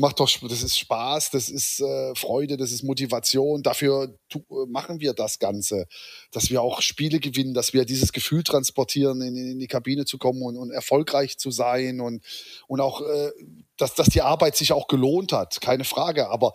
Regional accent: Stuttgart, Baden-Württemberg, Germany; born there; wir sind beide in Stuttgart geboren

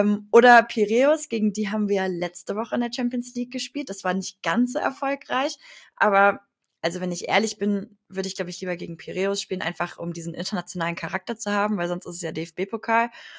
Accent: Leverkusen, North Rhine-Westphalia, Germany; ich bin in Leverkusen geboren, ich wohne hier mein ganzes Leben lang

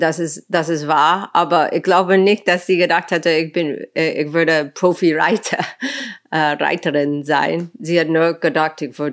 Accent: Los Angeles, California, United States; German is a second language; ich bin groß geworden in Los Angeles und ich hatte immer das Blick auf eine größere Welt.

